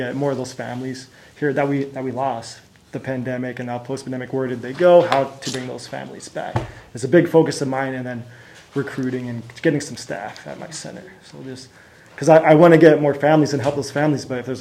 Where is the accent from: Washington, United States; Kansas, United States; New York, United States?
Washington, United States; Shoreline; I'm from Shoreline. I went to Shorecrest High School. I'm a graduate of Shorecrest High School and Shoreline Community College.